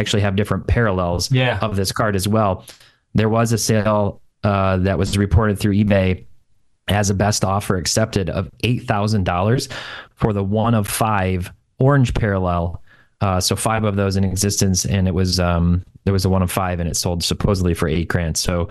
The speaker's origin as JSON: {"language": "English", "town": "Grand Rapids", "region": "Michigan", "country": "United States", "tie": "born or raised there", "also_born_or_lived": "Traverse City", "moved": "yes", "said": "I was born in Traverse City. My parents are from the northwest part of the Lower Peninsula, and then I grew up in Grand Rapids area. I've been a Georgia transplant for about 3 years now."}